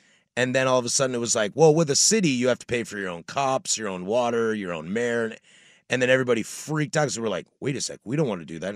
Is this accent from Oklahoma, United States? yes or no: no; Washington, United States; And that's why I'm glad I come from Washington and not Montana, because we had a great time.